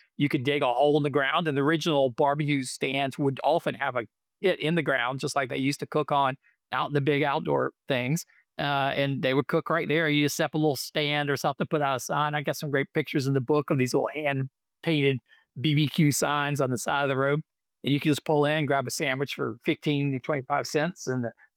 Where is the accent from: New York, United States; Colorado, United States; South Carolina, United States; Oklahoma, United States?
South Carolina, United States; Greenville; when I was growing up in Greenville, South Carolina in the 80s and 90s, I'd never heard of yellow mustard sauce.